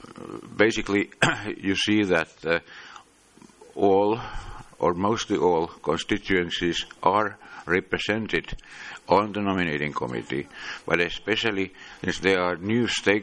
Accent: Finland; English is a second language; I come from Finland.

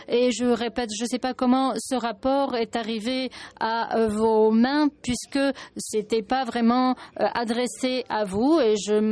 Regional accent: Senegal; Je suis de Sénégal.

